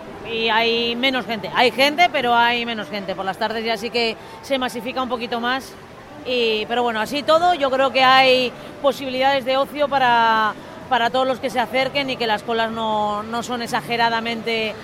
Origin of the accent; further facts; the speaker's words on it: Colindres, Cantabria, Spain; soy de Colindres, pero si mi padre te oye, también tengo mi parte de Laredo, ¿eh? Claro, yo siempre digo, soy de la pesquera.